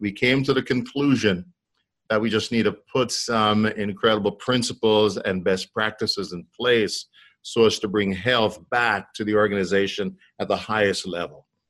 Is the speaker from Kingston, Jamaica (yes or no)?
yes; Kingston, Jamaica; now in Fort Wayne, United States; I'm actually from Kingston, Jamaica. I was born in Kingston, and I came to Fort Wayne, Indiana in 1982.